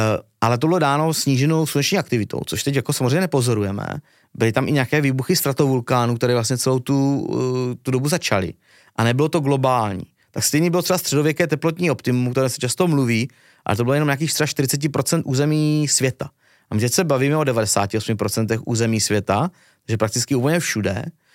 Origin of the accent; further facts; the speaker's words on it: South Moravian Region, Czechia; Třeba 19. století bylo i tady třeba u nás na Jižní Moravě